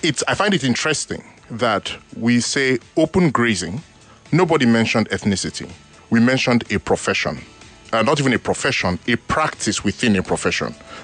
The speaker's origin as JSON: {"language": "English", "town": "Port Harcourt", "region": "Rivers", "country": "Nigeria", "tie": "born or raised there", "said": "we grew up here in Nigeria. When I was younger, the herdsmen would pass through my hometown, Port Harcourt."}